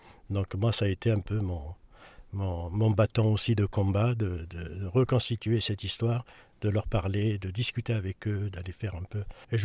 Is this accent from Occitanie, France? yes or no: yes; Alès, Occitanie, France; Dans un premier temps, je suis né à Alès. Mon père était ce qu'on appelait une gueule noire, donc la culture ouvrière. On habitait dans un quartier, les Prés-Saint-Jean